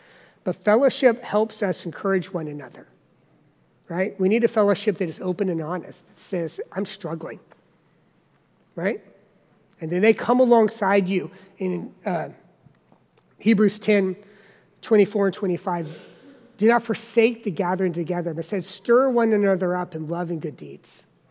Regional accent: the South, United States; I'm from the South.

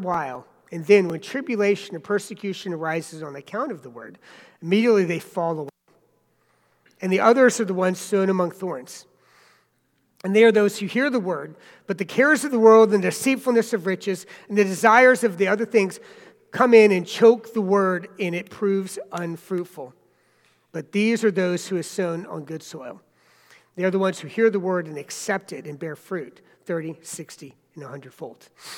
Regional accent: South Carolina, United States; born there; So I was born in South Carolina

